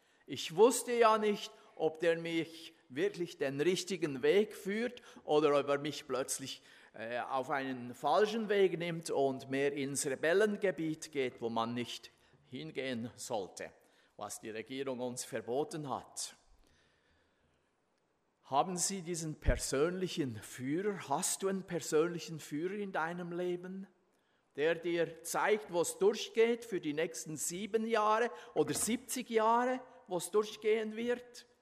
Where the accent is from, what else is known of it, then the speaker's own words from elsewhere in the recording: Switzerland; Und als Schweizer geht man ja ab und zu Bergsteigen.